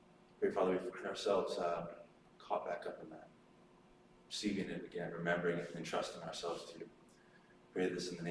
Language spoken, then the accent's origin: English; United States; now in Canada; I grew up in the States. I've been in Canada since 2007, so this feels so much like home.